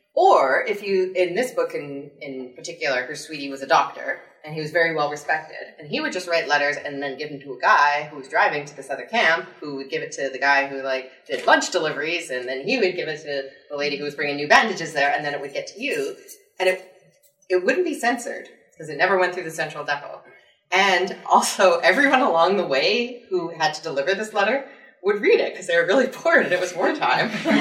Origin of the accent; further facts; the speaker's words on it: Canada; Well, you know, I'm Canadian